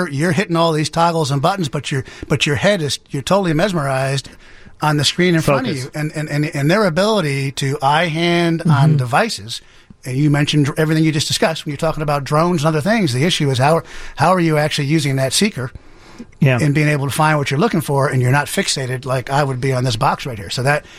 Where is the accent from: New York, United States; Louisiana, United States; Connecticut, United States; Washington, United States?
New York, United States; In Westchester County in New York.